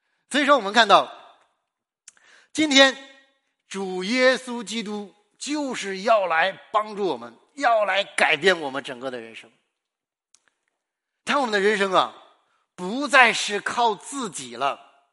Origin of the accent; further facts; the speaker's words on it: Northeast China, China; 我是东北人啊，你知道我们东北人点菜去饭店呢